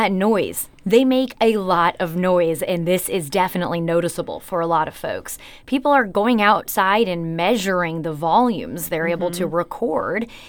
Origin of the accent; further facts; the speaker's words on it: Midwest, United States; growing up in the Midwest, I know cicada noises.